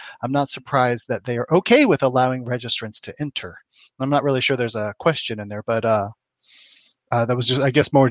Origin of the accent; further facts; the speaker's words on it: United Kingdom; born there; I was born in the United Kingdom